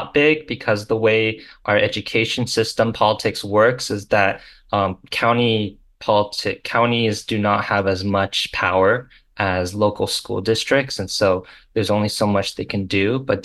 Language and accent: English; Huntington Beach, California, United States; because I grew up in Huntington Beach, was two worlds for me.